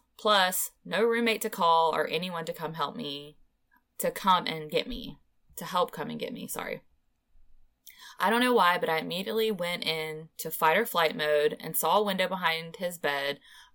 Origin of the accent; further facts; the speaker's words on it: Ohio, United States; about an hour away from my hometown in Ohio.